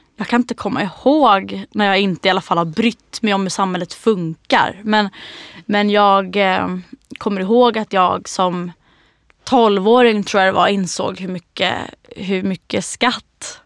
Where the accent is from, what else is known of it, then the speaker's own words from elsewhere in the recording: Lidingö, Stockholm County, Sweden; Men jag är uppvuxen på Lidingö.